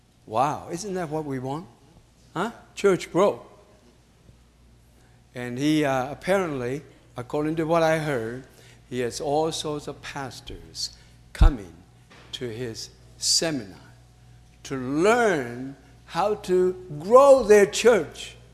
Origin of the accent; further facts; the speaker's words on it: California, United States; We came from Southern California.